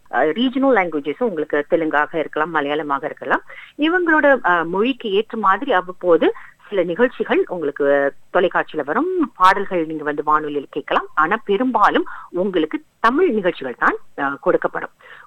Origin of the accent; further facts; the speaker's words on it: Singapore; நான் சிங்கப்பூரர் என்ற முறையில ஊடகத்துல, சிங்கப்பூர் ஊடகத்துல நமது அடையாளம் என்ன என்பதுதான் என்னோட ஆராய்ச்சி